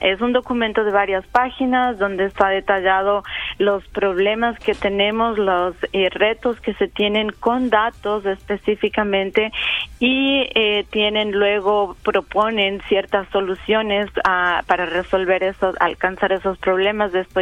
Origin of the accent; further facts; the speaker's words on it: Quito, Pichincha, Ecuador; Yo soy originaria de Ecuador, de Quito, Ecuador.